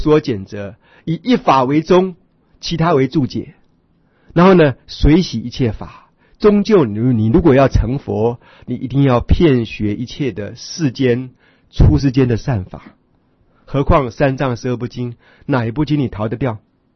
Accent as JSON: {"language": "Chinese", "country": "Taiwan", "said": "这是我们台湾话很离俗不太好听的话"}